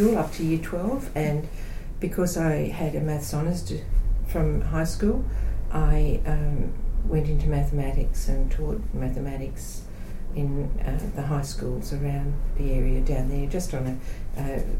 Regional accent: New South Wales, Australia; also born or lived in Goulburn; we moved very soon after that to the coast, to the south coast, around the Wollongong area, and I grew up in that area, around the Fairy Meadow side on the north of Wollongong.

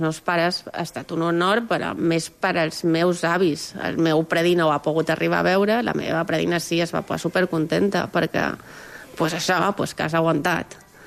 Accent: Palma, Balearic Islands, Spain; i jo era de Palma de tota la vida del barri

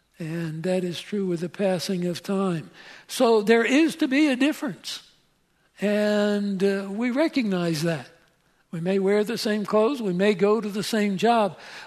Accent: Pennsylvania, United States; Now, I'm from Pennsylvania. And we have Amish country there in Lancaster, Pennsylvania.

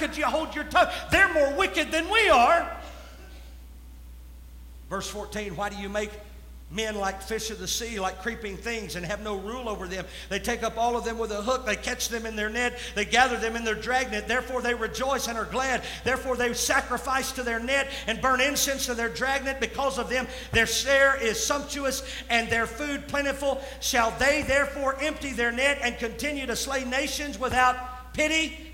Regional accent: United States; I am American, true and true. I stand for the stars and stripes.

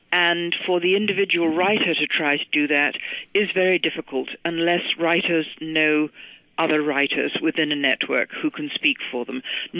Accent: Scotland, United Kingdom; America, you can tell from my voice, I wasn't born in America, I'm a Scot.

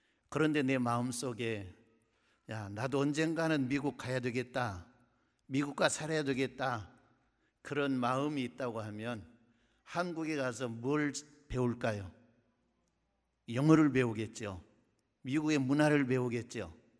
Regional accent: Yeosu, South Jeolla, South Korea; accent: Jeolla dialect; 저는 전라도 여수에서 왔습니다. 아, 제 언어 속에 사투리가 많아가지고 여러분들이 혹시 저 소리가 한국말이야 그렇게 생각하실 분도 계실랑가 모르겠습니다.

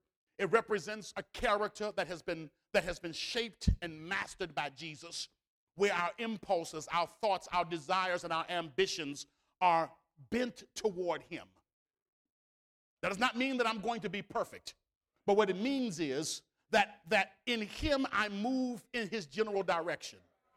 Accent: United States; born there; I was born in America. I want to be buried in America.

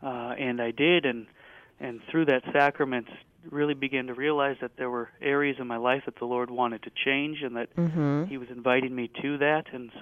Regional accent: Faribault, Minnesota, United States; I grew up in Faribault, so on the south side of the diocese, in what was then Immaculate Conception Parish.

